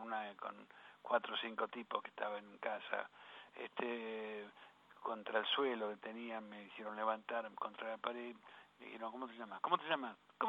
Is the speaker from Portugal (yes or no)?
no; Pellegrini, Buenos Aires Province, Argentina; Sí, Pellegrini sigue siendo mi pueblo, yo sigo siendo pellegrinense.